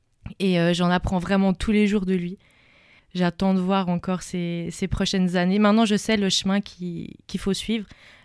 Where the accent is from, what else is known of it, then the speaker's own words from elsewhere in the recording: Switzerland; j'ai 22 ans, je viens de la Suisse. Alors moi, j'ai grandi avec des parents qui étaient non chrétiens.